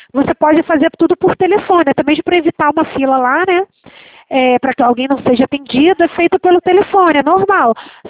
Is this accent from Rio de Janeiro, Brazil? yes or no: yes; Rio de Janeiro, Brazil; Eu sou do Rio de Janeiro.